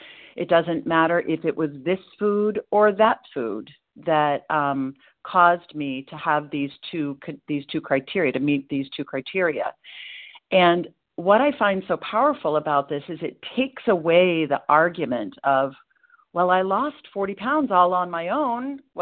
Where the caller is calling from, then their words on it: Portland, Maine, United States; I'm calling in from Portland, Maine, recovered compulsive overeater, and really grateful to be here today.